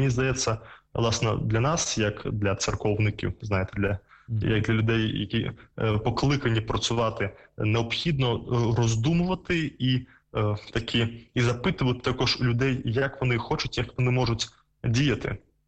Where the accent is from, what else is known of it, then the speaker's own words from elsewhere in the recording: Belarus; accent: Belarusian; first language Russian; Ukrainian is a second language; now in Ukraine; я є з російськомовної родини, але я такою російською говорив, як не був правильно російською, але з білоруським акцентом.